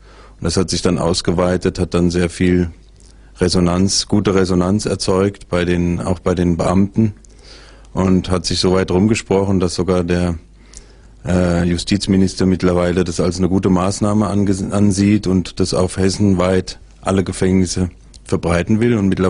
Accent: Odenwald, Germany; Ja, ich bin in einem Dorf aufgewachsen im Odenwald

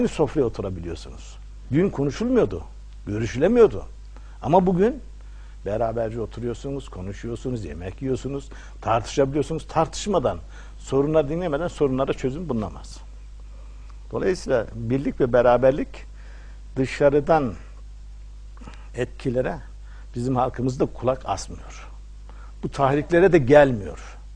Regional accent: western Anatolia, Turkey; Her yerde ben bir Batı Anadolu insan olarak Doğu Anadolu'da daha fazla itibar gördüm.

